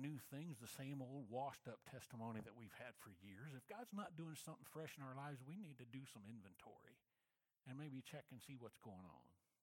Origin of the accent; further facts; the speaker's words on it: Moberly, Missouri, United States; The church that I grew up in Moberly, Missouri.